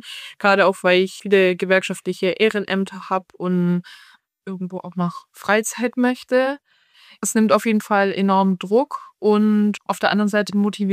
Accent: Baden-Württemberg, Germany; Ich komme ja eigentlich aus dem Süden von Deutschland, aus dem wunderschönen Baden-Württemberg.

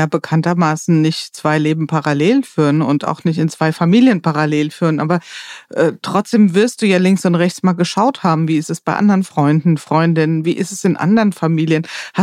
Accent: Hesse, Germany; born there; ich bin in Hessen geboren, also so Mittelhessen oder ja im Taunus

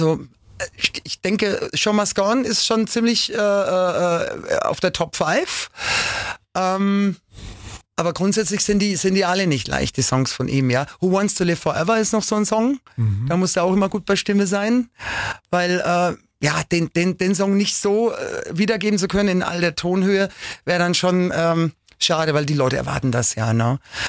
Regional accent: Bruchsal, Baden-Württemberg, Germany; die kam aus Bruchsal, meinem Heimatort

